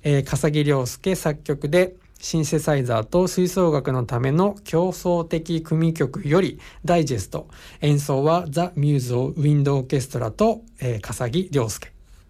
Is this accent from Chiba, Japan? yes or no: yes; Chiba, Japan; 僕地元が千葉市の稲毛区なんですけれども